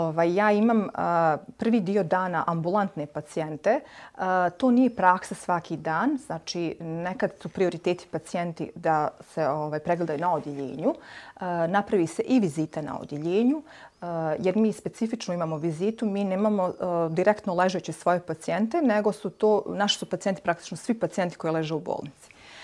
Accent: Tuzla, Federation of Bosnia and Herzegovina, Bosnia & Herzegovina; also born or lived in Gradiška; now in Banja Luka, Bosnia and Herzegovina; Onda sam medicinu sam završila u Tuzli, na Medicinskom fakultetu u Tuzli. Ja sam rođena Tuzlanka i mogu komotno reći da sam 18 godina života provela u Tuzli, a 18 u Gradišci.

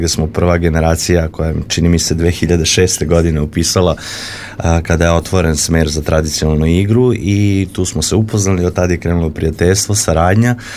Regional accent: Serbia; samim tim angažovanjem nas profesionalaca koji dolazimo iz Srbije.

